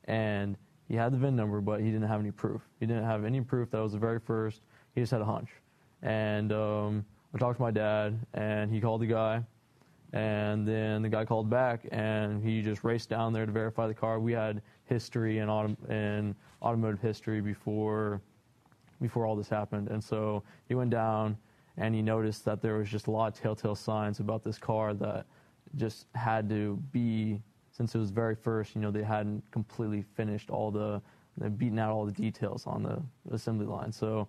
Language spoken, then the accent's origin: English; Kansas, United States; Yeah, I mean, dad was taking me out on country roads. I'm from Kansas, so.